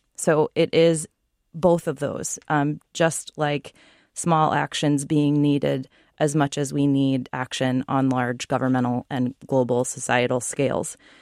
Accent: Wisconsin, United States; now in Pacific Northwest, United States; I live in the Pacific Northwest at the moment. I grew up in Wisconsin.

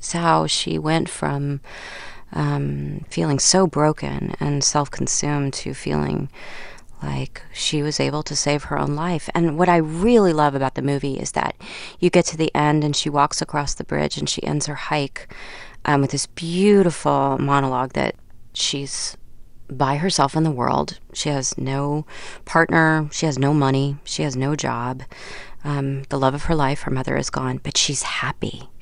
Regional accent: Nashville, Tennessee, United States; I grew up in Nashville, Tennessee, so I grew up with a lot of country music singers and their kids

